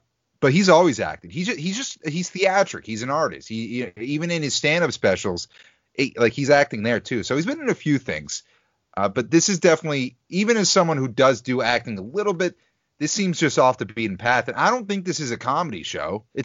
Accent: Andover, Massachusetts, United States; Michael Chiklis, Andover, Massachusetts native, my hometown.

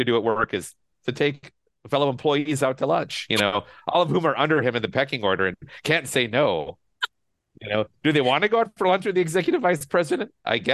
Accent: Hastings, Minnesota, United States; I know where I grew up in Hastings, Minnesota, when the Applebee's came to town, people literally said, we're a real town now.

